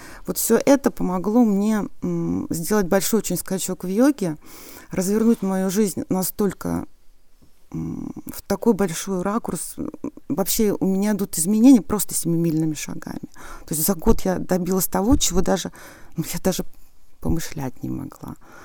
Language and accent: Russian; Monino, Moscow Oblast, Russia; я из Монина